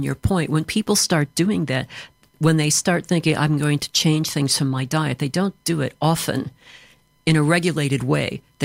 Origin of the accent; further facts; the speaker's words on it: United States; now in United Kingdom; growing up in the States like I did, it was something that you did every year